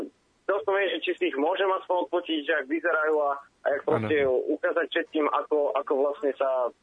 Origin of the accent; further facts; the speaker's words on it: Bratislava, Bratislava Region, Slovakia; som z Bratislavy